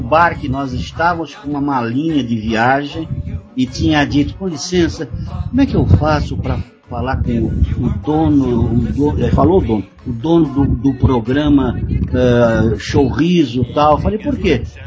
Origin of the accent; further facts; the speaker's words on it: Santos, São Paulo, Brazil; eu não via como morar em São Paulo, porque eu sou santista, eu gosto de praia